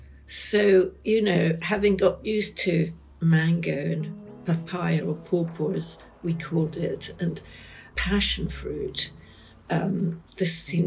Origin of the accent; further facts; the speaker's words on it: Nairobi, Kenya; Growing up in Kenya Kenya is a truly magical country with so many different climate zones.